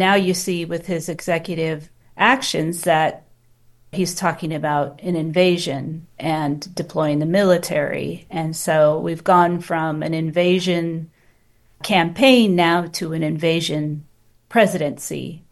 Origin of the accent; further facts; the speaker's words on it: San Diego, California, United States; having grown up at the border, I mean, I grew up in San Diego, that the border is almost 2,000 miles long.